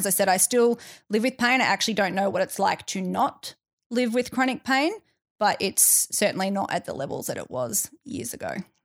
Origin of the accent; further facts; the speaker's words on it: Melbourne, Victoria, Australia; now in Perth, Australia; not here in Perth. I'm originally from Melbourne.